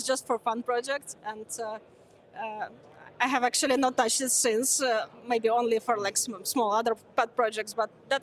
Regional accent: Ukraine; first language Ukrainian; English is a second language; I called it Mova. It's this means the language in Ukrainian, my native language.

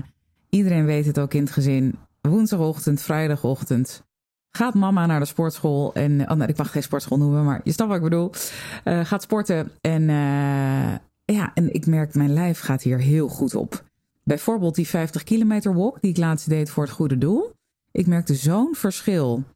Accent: Netherlands; Ik ook, ik ben ook een Nederlander.

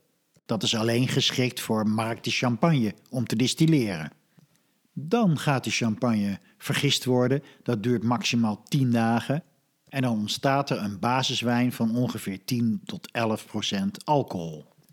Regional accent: Holland, Netherlands; Overigens, als Hollander spreek ik van Chardonnay.

